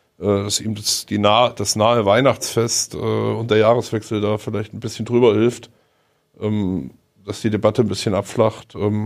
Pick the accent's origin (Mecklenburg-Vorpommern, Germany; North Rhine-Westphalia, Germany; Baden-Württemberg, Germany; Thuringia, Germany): Thuringia, Germany; Erfurt; komme aus Erfurt. Bei mir klingelt auch ein bisschen was.